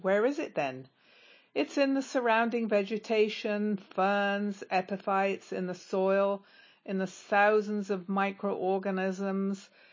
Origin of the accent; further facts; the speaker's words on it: Canada; I'm from Canada